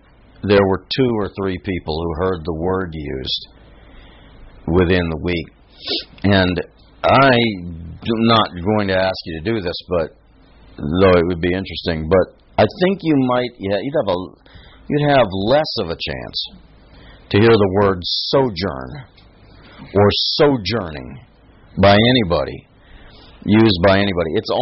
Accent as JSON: {"language": "English", "country": "United States", "said": "I'm American. The scripture doesn't even talk about it."}